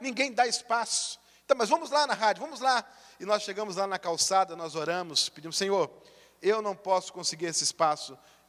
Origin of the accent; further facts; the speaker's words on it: Rio de Janeiro, Brazil; Eu falei: sou do Rio de Janeiro.